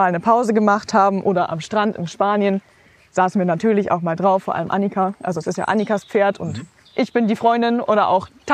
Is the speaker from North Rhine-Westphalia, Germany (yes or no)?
yes; North Rhine-Westphalia, Germany; Also erstmal kommen wir natürlich aus der Umgebung von Köln.